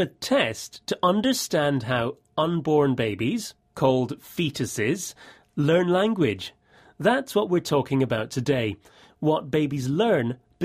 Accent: Scotland, United Kingdom; accent: Scottish; I have a soft Scottish accent because I'm from Scotland.

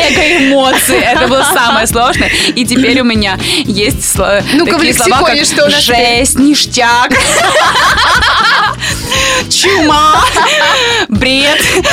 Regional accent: Dnipropetrovsk Oblast, Ukraine; moved away; Вы знаете, я же из Днепропетровской области.

